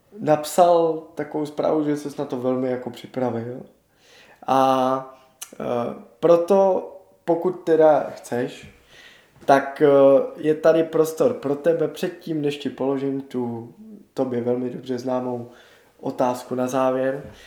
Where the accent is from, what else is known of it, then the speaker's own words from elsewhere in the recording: Prague, Czechia; že jsem z Letný zejména